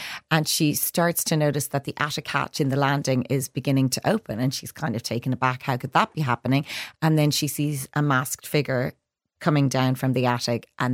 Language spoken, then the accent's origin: English; Carrigaline, Munster, Ireland; growing up in Carrigaline, County Cork in the 80s.